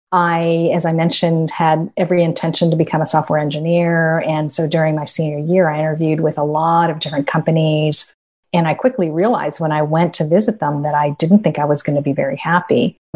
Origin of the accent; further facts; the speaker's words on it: South Pasadena, California, United States; also born or lived in Los Angeles / Orange County; I was born in Los Angeles, California. My parents emigrated to the U.S. in the 1950s. My mom is originally from China. My dad actually was born in the Philippines. And so my early childhood was spent in South Pasadena.